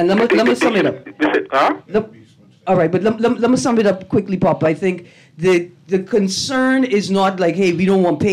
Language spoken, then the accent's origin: English; Auckland, New Zealand; You know I'm from Auckland.